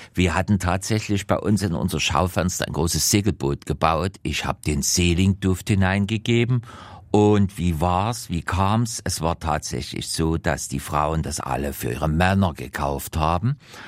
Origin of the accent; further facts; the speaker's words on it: Dresden, Saxony, Germany; diese Barockschätze, die wir zum Beispiel in meiner Heimatstadt Dresden vorfinden